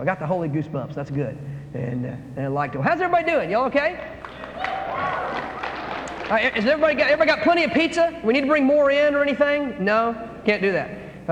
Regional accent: North Carolina, United States; I'm from North Carolina. Those of you that are students that weren't here this morning when I talked about this is my home state.

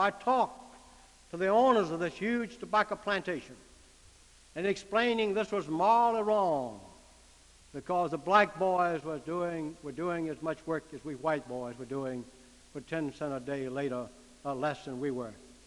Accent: Florida, United States; I was born and reared in North and West Florida during the days of the Depression.

